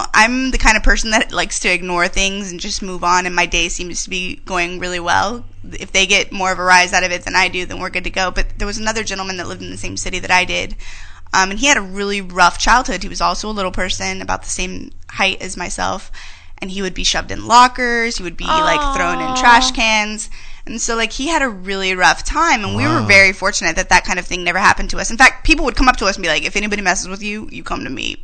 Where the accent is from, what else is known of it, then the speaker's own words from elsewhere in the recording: San Antonio, Texas, United States; No, I grew up in San Antonio, Texas.